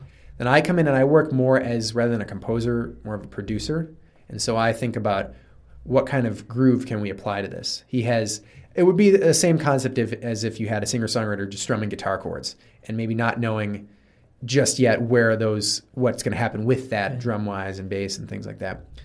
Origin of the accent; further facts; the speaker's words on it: Buffalo, New York, United States; But the pianist and singer, he and I grew up together in Buffalo.